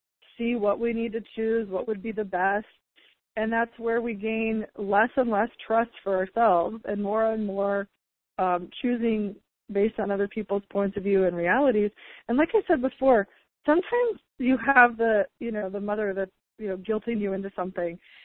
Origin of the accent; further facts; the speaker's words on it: United States; That's like one of the core wrongnesses especially as an American